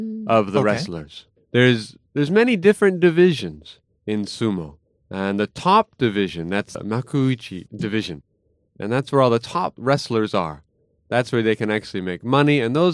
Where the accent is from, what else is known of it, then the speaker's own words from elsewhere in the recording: United States; now in Japan; I'm from America, and I've been in Japan for 5 years